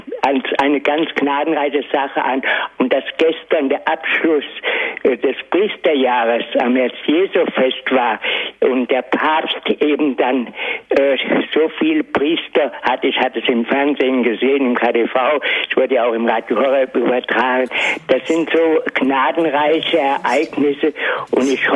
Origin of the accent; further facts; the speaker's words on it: Fulda, Hesse, Germany; Und ich komme aus Fulda. Das heißt, das ist ja die Stadt des heiligen Bonifatius, wo die deutschen Bischöfe sich versammeln.